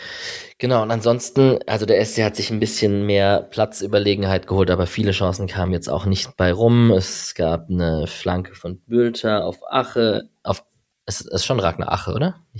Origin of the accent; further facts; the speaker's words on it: Sweden; Also ich bin in Schweden aufgewachsen